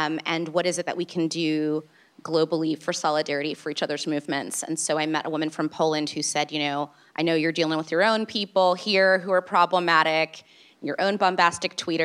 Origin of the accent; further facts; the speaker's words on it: Saudi Arabia; I grew up in Saudi Arabia